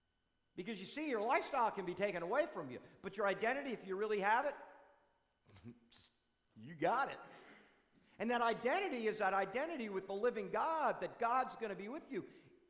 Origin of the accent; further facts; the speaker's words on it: New Jersey, United States; moved away; it was the house I grew up in New Jersey. And I had all my treasures there, you know, but I moved down here in 1980.